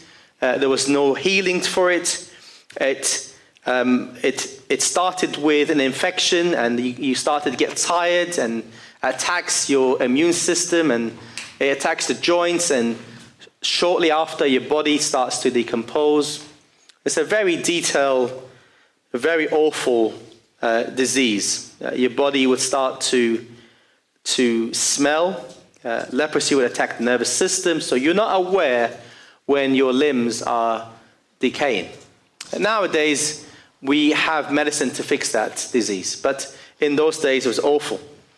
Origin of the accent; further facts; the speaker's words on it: Lebanon; I was growing up in Lebanon